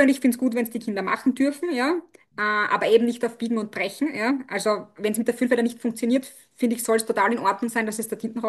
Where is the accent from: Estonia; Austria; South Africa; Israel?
Austria; In der zweiten Klasse wird bei uns in Österreich mit der Schreibschrift meistens begonnen.